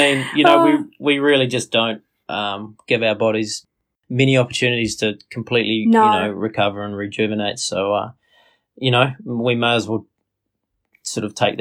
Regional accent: New Zealand; Well, most New Zealanders probably say it incorrectly, so it depends.

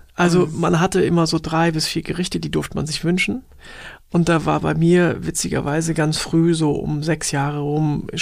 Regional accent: Hamburg, Germany; Ich komme aus Hamburg, Alstertal, also aus den Walddörfern

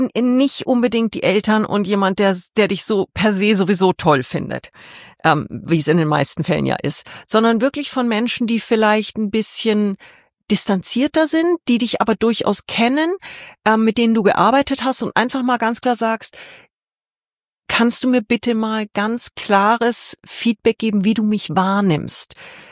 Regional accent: Munich, Bavaria, Germany; born there; Geboren in München als eineiger Zwilling in sehr bescheidenen Verhältnissen

